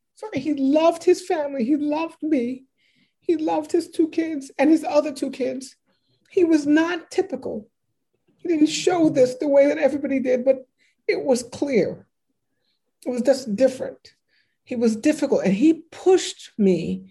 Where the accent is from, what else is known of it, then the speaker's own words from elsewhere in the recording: United States; It's like, he's from Bermuda. I'm from America.